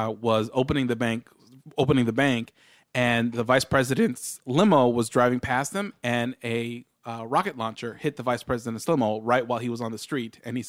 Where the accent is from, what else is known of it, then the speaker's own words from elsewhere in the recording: Monterey Park, California, United States; also born or lived in Guatemala; I was born in Guatemala. When I was two, I moved here to Monterey Park specifically.